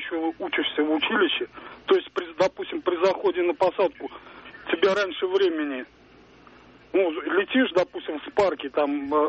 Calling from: Orenburg, Orenburg Oblast, Russia; С Оренбурга.

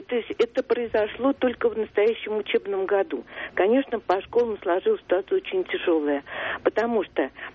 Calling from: Noginsk, Moscow Oblast, Russia; Я вам звоню из Подмосковья, из города Ногинска.

